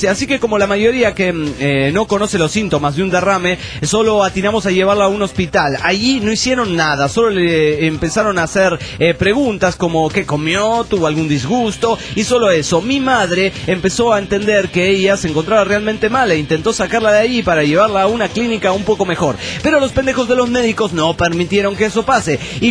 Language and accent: Spanish; Argentina; moved away; Me fui de Argentina